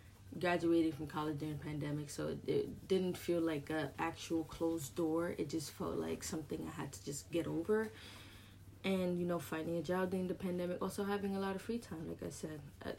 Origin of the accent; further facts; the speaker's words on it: New York, United States; I'm born and raised in Harlem, New York. I'm 22 years old and I'm a Latina.